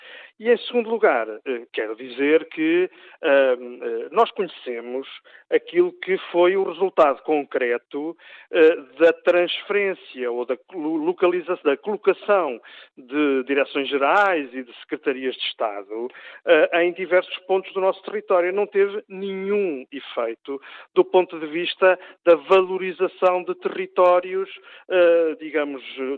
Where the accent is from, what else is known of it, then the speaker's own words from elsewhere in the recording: Coimbra, Portugal; eu que sou de Coimbra